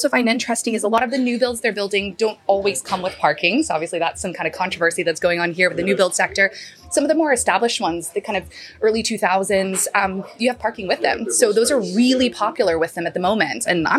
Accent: Texas, United States; now in Leith, United Kingdom; I'm originally born and raised in Texas and we say the same thing. Like, I'm from Texas. I'm not from the States. I'm from Texas.

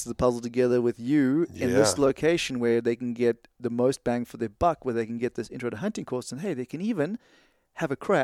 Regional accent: South Africa; also born or lived in Tanzania; I am from South Africa. I was born there, and I was raised partly between there and Tanzania.

